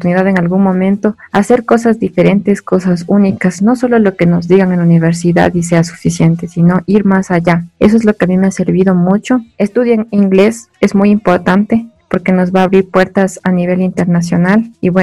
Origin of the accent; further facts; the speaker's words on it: Latacunga, Cotopaxi, Ecuador; desde que me fui a la universidad de Yachay, yo soy de La Tacunga, irme a Urcuquí significó un gran cambio tanto para mí como para ellos.